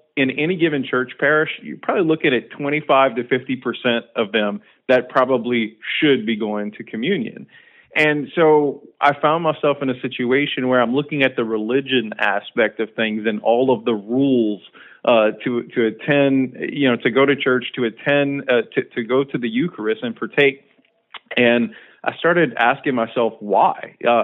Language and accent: English; South Lafourche, Louisiana, United States; I was born in the South Lafourche community, and like so many other people, we have a heavy Catholic, based community here. And that's how I was raised